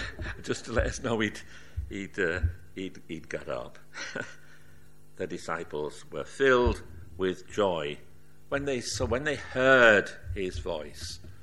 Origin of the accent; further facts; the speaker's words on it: Yorkshire and the Humber, United Kingdom; I'm going in October to the church when I was brought up back in Yorkshire.